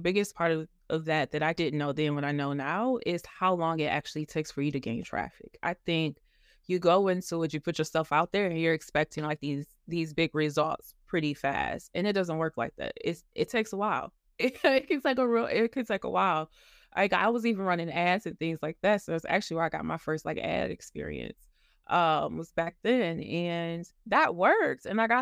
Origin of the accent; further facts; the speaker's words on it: Detroit, Michigan, United States; I'm from Detroit.